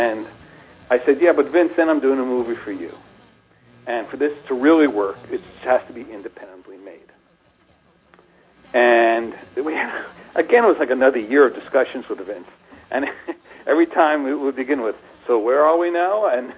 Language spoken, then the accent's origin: English; Northeast, United States; I grew up in the Northeast, so I grew up watching WWF